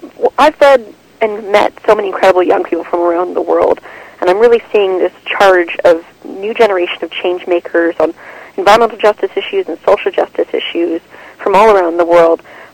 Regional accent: Toronto, Ontario, Canada; also born or lived in Vancouver; Yes, Toronto. I was born actually in Vancouver, but I was being raised out here in Toronto for a number of years.

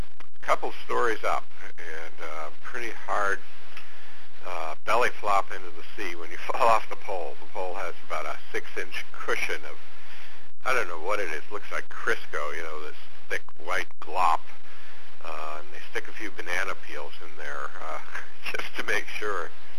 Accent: New England, United States; I grew up in New England

